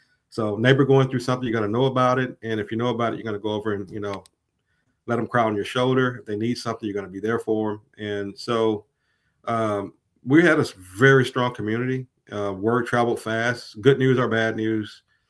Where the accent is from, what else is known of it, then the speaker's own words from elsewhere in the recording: Mississippi, United States; church, at least at the time, was probably the biggest Christian denomination in the South. So, yeah, I was born and bred in the Baptist church.